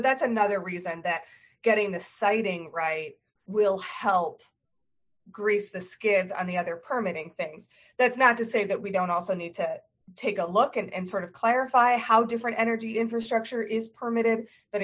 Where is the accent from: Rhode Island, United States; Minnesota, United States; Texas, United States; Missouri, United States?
Rhode Island, United States; I mean, I grew up in Rhode Island